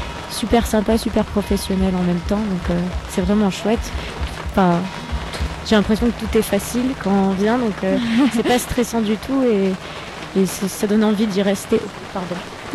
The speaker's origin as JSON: {"language": "French", "region": "Auvergne-Rhône-Alpes", "country": "France", "lives_now": "London, United Kingdom", "said": "Mais je vais donc je viens d'Ardèche. Je vis à Londres."}